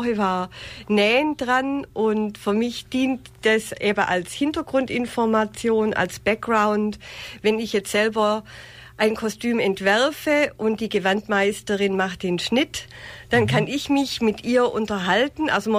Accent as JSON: {"language": "German", "town": "Neu-Ulm", "region": "Bavaria", "country": "Germany", "tie": "born or raised there", "said": "ich bin in Neu-Ulm geboren und aufgewachsen und war schon als Kind häufig im Theater"}